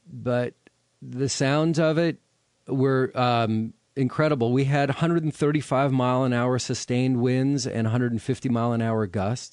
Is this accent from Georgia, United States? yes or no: no; California, United States; I'm from California. Give me an earthquake any day, right?